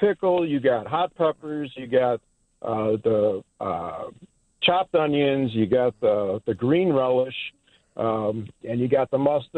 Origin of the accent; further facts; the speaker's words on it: Chicago, Illinois, United States; I'm from the southwest side, and I went to Queens.